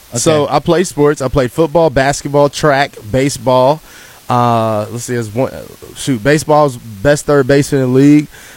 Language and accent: English; Charleston, United States; So, and then growing up in the Charleston area, you know, childhood wise, I sacrificed a lot.